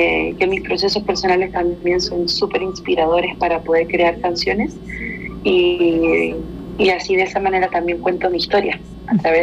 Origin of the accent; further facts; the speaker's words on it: Chile; now in Mexico; en mi camino como cantautora chilena aquí en México